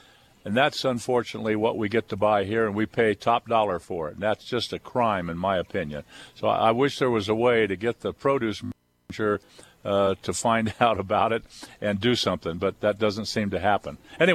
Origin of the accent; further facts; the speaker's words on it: California, United States; I come from the San Joaquin Valley in California. I spent about 20 years there. That's the Fresno area